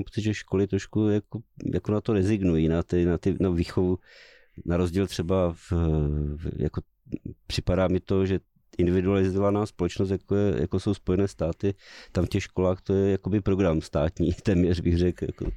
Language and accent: Czech; Ostrava, Moravian-Silesian Region, Czechia; já jsem z Ostravy